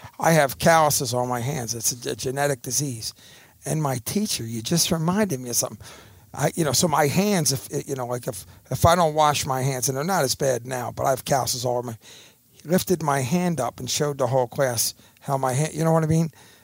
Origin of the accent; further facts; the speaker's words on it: Philadelphia, Pennsylvania, United States; I grew up in East Falls. Okay. And I live in East Falls still, but when we got married first, my wife and I moved out to the Northeast